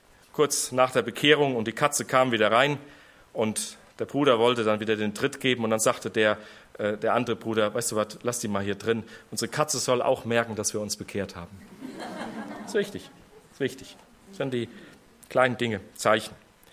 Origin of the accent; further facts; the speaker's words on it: North Rhine-Westphalia, Germany; War früher im Siegerland, wo ich herkomme